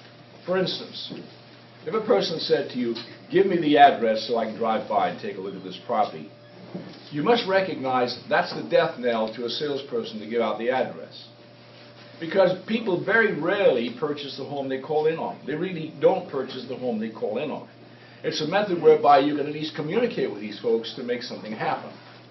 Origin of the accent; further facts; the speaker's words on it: England, United Kingdom; when I was a kid growing up in England, at the age of 15, my favorite school teacher was Mr. Dorney, the English teacher.